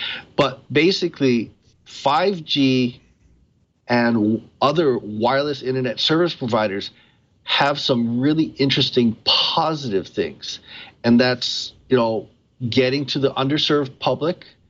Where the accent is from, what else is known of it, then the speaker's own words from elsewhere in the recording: Honolulu, Hawaii, United States; let's use my hometown of Honolulu as an example, where we have 2- and 3-story brick walk-ups.